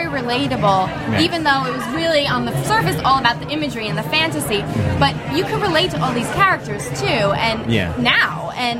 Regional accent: New York, United States; Wait a minute, I'm from New York.

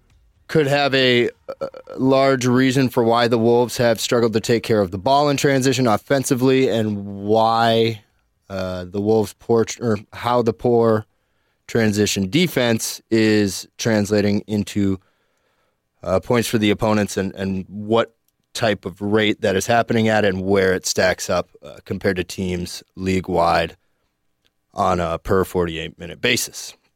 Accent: United States; I've watched enough of what I can watch being an American to know the names of plenty of players

